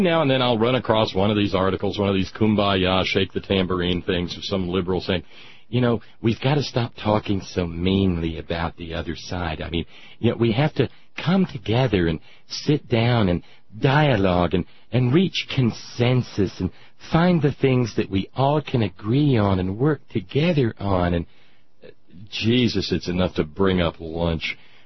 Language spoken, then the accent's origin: English; Alabama, United States; Well, for a little Baptist boy like me growing up in Alabama, it was an early and delightful introduction to the church.